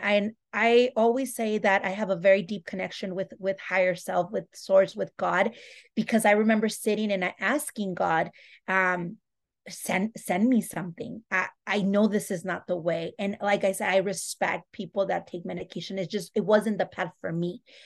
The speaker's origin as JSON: {"language": "English", "region": "Utah", "country": "United States", "tie": "born or raised there", "said": "but I was used to because I grew up in Utah. So I was comfortable in that scenario."}